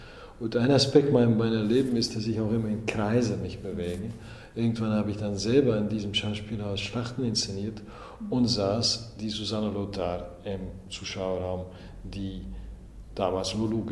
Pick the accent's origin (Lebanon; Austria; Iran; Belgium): Belgium; Flanders; Also diese bürgerliche Kultur, die gibt es zum Beispiel in Flandern, wo ich herkomme, überhaupt nicht.